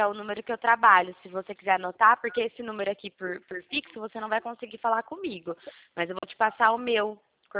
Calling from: Pirassununga, São Paulo, Brazil; falo de Pirassununga, interior de São Paulo. Você conhece?

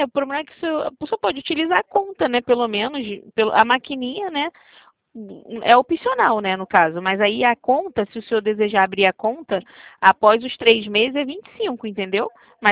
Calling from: Rio de Janeiro, Brazil

